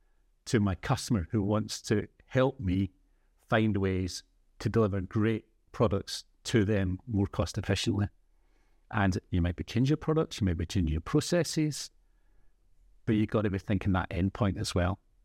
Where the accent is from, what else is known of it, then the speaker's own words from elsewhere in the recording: Motherwell, Scotland, United Kingdom; That's right, Motherwell. I'm from Motherwell.